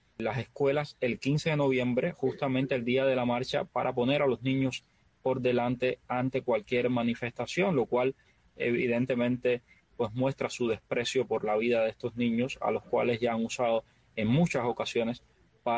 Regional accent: Cuba; now in United States; nosotros, los cubanos, que somos ciudadanos norteamericanos, que votamos en este país

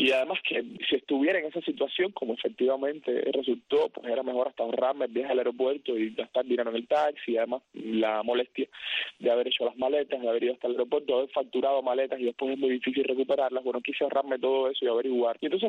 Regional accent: Villa Clara, Cuba; lo conozco hace muchísimo tiempo, es en mi pueblo, ahí en Villa Clara.

